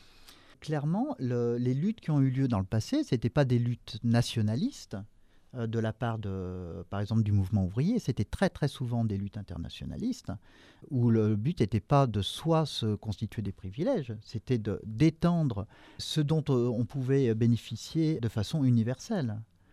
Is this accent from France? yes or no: yes; France; Moi, je peux voyager partout dans le monde en tant que Français.